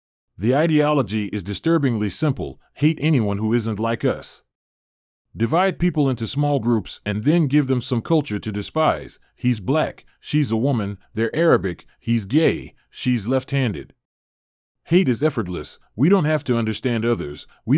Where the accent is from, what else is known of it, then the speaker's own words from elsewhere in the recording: United States; I proudly say, I'm American.